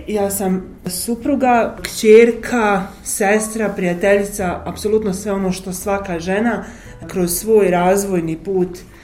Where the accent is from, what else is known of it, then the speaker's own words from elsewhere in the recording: Banja Luka, Republika Srpska, Bosnia & Herzegovina; Suštinski ja sam odrasla u Banja Luci, u srcu grada, prosto u jednom starom naselju, sa roditeljima, u jednoj fazi sa majkom, u drugoj fazi sa ocem.